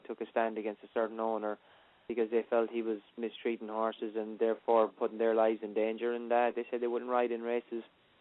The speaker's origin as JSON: {"language": "English", "country": "Ireland", "tie": "born or raised there", "moved": "yes", "said": "when I was young growing up in Ireland, I definitely didn't have a clue of what way things might have worked over here."}